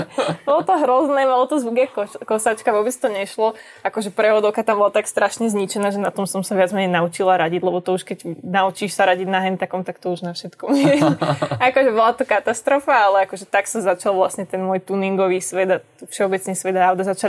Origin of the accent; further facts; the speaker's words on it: Poland; som Poľka, môj otec je Poliak, teda ja som taká na poli Poľka vlastne.